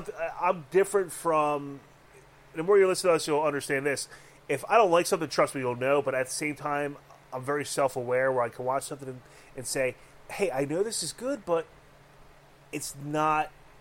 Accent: Philadelphia, Pennsylvania, United States; I'm a very pissed off Dago that grew up in the city of Philadelphia.

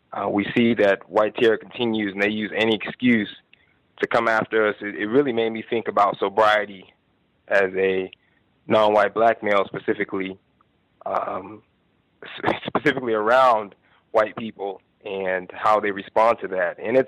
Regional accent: Oklahoma, United States; born there; I was born in Oklahoma and believe I knew a lot about the history.

